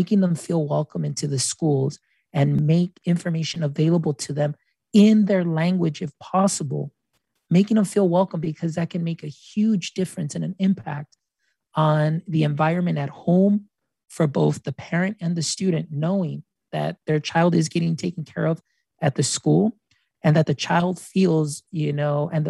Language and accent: English; Edinburg, Texas, United States; I grew up here in South Texas. I grew up in a town called Edinburg, Texas, and that is 4 hours south of San Antonio.